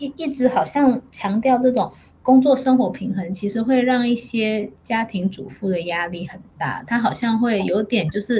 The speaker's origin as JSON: {"language": "Chinese", "country": "Taiwan", "tie": "born or raised there", "also_born_or_lived": "Denmark", "lives_now": "Switzerland", "said": "因为我好像小时候在台湾也是都有看到很多山，到丹麦就真的比较没有，丹麦很平"}